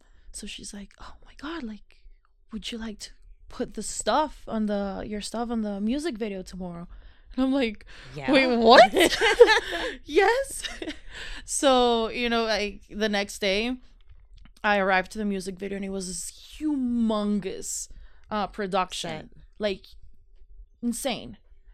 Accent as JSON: {"language": "English", "country": "Mexico", "tie": "born or raised there", "said": "I grew up in Mexico"}